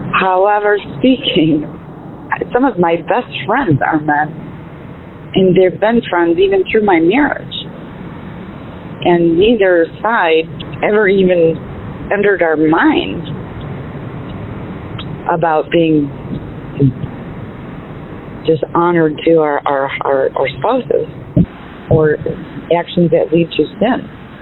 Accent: Michigan, United States; Good afternoon. … I am from Michigan.

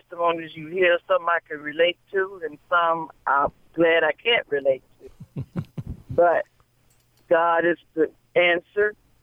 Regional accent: Florida, United States; Well, I'm from Florida

